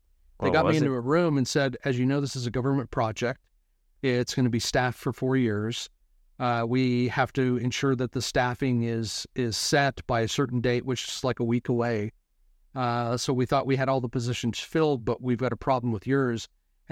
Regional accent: Denver, Colorado, United States; So, and I'm from Denver.

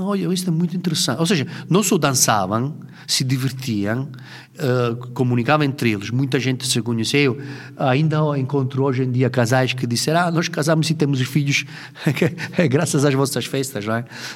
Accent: Italy; Portuguese is a second language; now in Portugal; E, pois, sendo eu italiano, ainda mais, não é, um italiano, a fazer isto em Portugal, a fazer música africana.

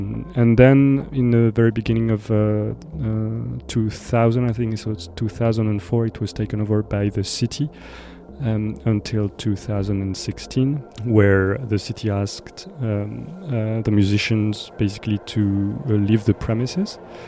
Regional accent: Grenoble, Auvergne-Rhône-Alpes, France; And so, when I travel around in the music scene and say that I come from Grenoble, those are the two things that people talk about.

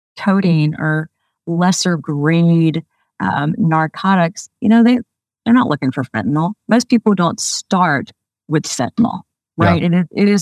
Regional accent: the South, United States; I grew up in the South, so I know New Orleans, and that's a different story.

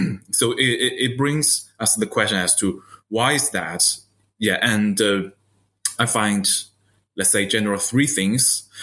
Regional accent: Beijing, China; Yeah, I'm from Beijing. Yeah, it's midsummer.

